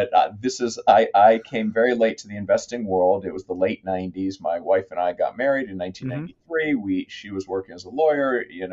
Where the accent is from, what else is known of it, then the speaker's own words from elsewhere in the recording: Tanzania; also born or lived in Nicaragua; I grew up in Tanzania, Nicaragua.